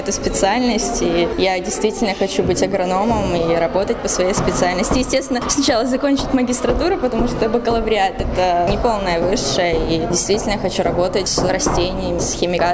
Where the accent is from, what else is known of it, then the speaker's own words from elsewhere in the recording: Transnistria, Moldova; now in Veliky Novgorod, Russia; Нет, я не из Великого Новгорода, я из Молдовы.